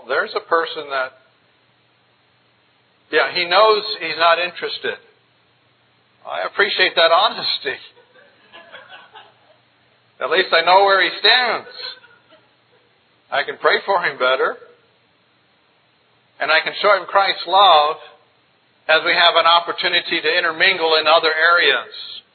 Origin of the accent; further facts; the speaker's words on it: the South, United States; I had never had that happen in the South. I grew up in the South, and there everybody's a believer.